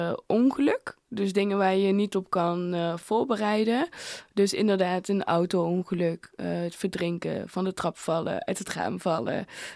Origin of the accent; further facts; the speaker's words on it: Maastricht, Limburg, Netherlands; daar komt bij dat dat Maastricht is. Dus dat dat kenmerkend is van waar ik vandaan kom, waar ik ben opgegroeid voor mijn moeder.